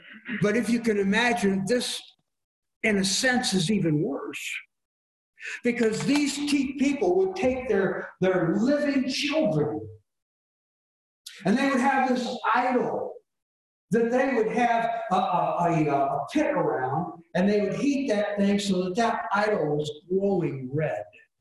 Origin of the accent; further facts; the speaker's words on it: New York, United States; also born or lived in Kansas; And I grew up in New York State.